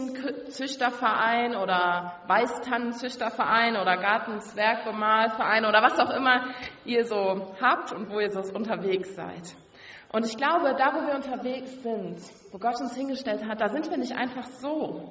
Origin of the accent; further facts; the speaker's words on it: western Germany, Germany; auch Westdeutschland, wo ich herkomme